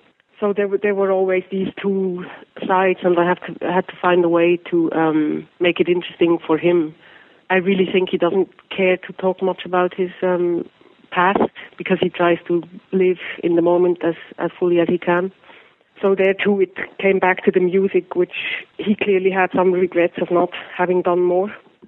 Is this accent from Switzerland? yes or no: yes; Switzerland; I'm Swiss, so I grew up in Switzerland, and I saw it there, I guess, in the late 80s or so